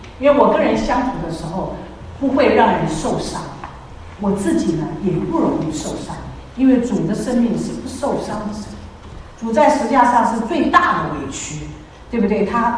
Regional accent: Taipei, Taiwan; 我们俩从小长大，我是在城市台北长大，他是在郊区长大，是完全不一样。

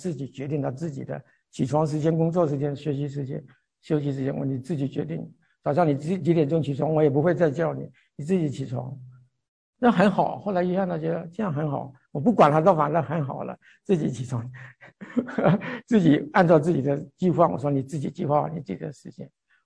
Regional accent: Guilin, Guangxi, China; moved away as an adult; also born or lived in Zhongshan; now in United States; 我老家是桂林，因为怎么到中山，中山怎么信主，有怎么样的几年的经历。

